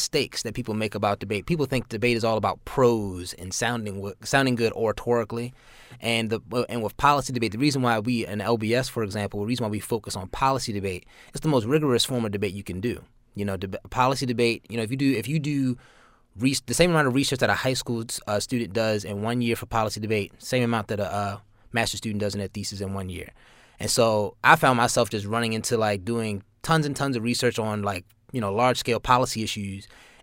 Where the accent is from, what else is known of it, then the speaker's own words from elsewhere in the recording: Baltimore, Maryland, United States; Well, I'm from, I grew up in West Baltimore. Went to Digital Harbor High School, and I went to college at Towson University.